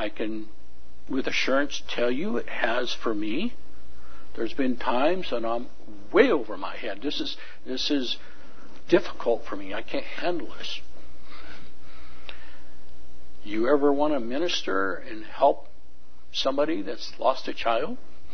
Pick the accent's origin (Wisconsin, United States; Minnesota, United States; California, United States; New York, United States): California, United States; And I'm from Northern California. I heard of it. But it's not a thing there.